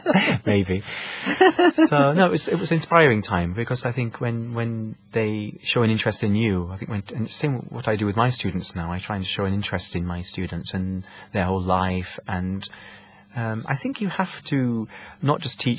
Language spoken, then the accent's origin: English; United Kingdom; now in Malta; I'm British, and my...